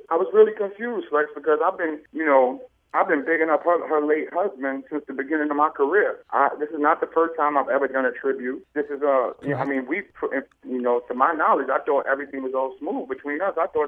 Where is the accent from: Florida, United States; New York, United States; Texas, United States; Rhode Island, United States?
New York, United States; Brooklyn; I'm from Brooklyn. I don't have to check in with anyone about anything.